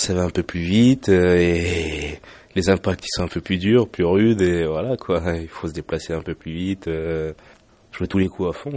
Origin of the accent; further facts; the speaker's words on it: Paris, Île-de-France, France; Voilà, j'ai 29 ans, je viens de Paris